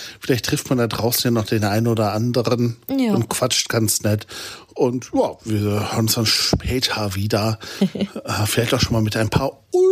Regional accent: Germany; ich komme aus Deutschland, wieso wusste ich das nicht?

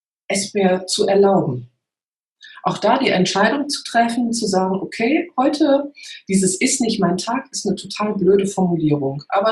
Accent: North Rhine-Westphalia, Germany; ich komme aus der Nähe von Köln und wir haben ja das kölsche Grundgesetz.

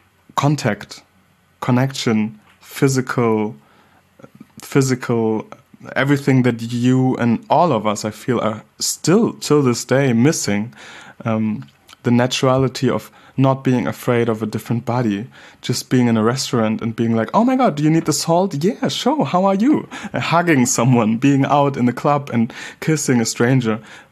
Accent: Hamburg, Germany; growing up in Hamburg, Germany, as a black child

